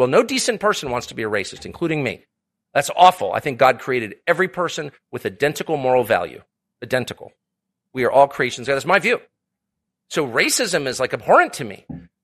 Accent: United States; It's shameful to me as an American.

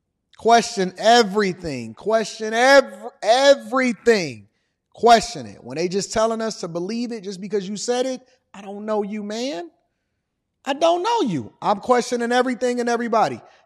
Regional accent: Detroit, Michigan, United States; I'm from Detroit, so we got to look at it a little bit different. Our lens is a little different than y'all's.

